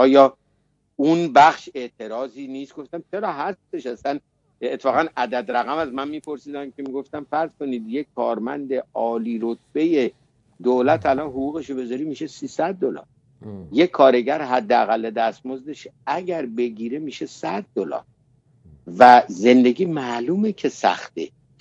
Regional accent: Iran; ما ایرانی هستیم

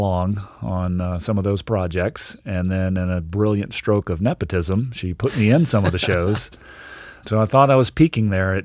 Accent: Virginia, United States; I grew up in mainly grew up in Virginia.

